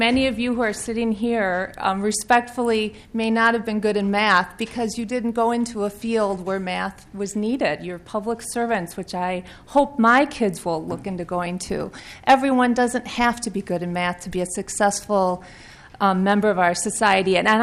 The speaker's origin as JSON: {"language": "English", "town": "Plymouth", "region": "Minnesota", "country": "United States", "said": "Community. I'm from Plymouth, Minnesota."}